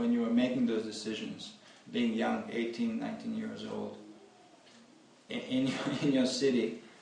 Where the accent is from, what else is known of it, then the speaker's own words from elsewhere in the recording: Croatia; I'm from Croatia also, it's a Catholic nation.